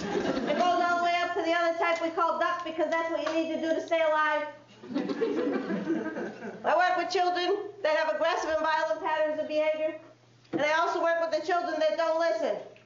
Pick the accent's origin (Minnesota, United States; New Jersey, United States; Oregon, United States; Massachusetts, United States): Massachusetts, United States; Worcester; accent: Worcester; How many of you know I'm not from New Hampshire? Did you figure it out yet? What was the giveaway? I'm a Worcester girl. I have a Worcester accent. Yeah, I don't live there anymore, but I spent a lot of time there.